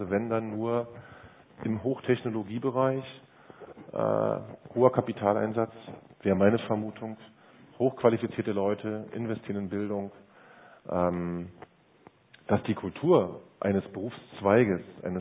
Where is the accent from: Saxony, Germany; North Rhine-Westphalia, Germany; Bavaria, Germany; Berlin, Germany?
Berlin, Germany; als Berliner würde ich sagen, es ist schon eigentlich richtig krank geworden.